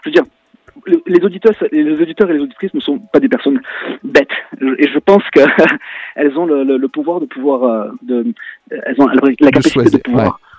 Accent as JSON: {"language": "French", "country": "France", "lives_now": "England", "said": "pour nous, en tant que Français résident ici en Angleterre"}